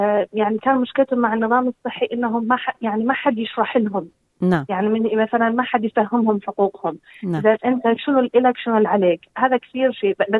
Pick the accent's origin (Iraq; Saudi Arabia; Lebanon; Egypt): Iraq; now in Australia; أنا عراقية. وسوف أظل عراقية يعني. بس أنه أنا يعني بلدي الأم هو العراق وأنا فخورة فيه جدا. لكن أنه إحنا يعني اندمجت، إذا أنت تسأليني اندمجت أنا في المجتمع الأسترالي